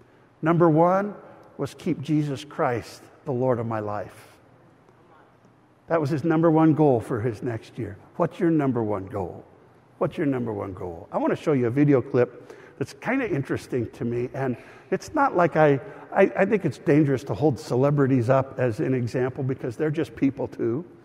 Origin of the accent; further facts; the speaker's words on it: Los Angeles, California, United States; born there; I was born in East LA, you could probably tell.